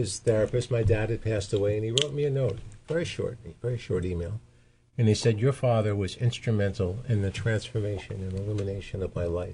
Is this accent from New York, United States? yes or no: yes; New York City, New York, United States; I am right here from the island of Manhattan. Oh, you're from the city? I was born in the city. I was raised in the city. I went to public school through grade 6.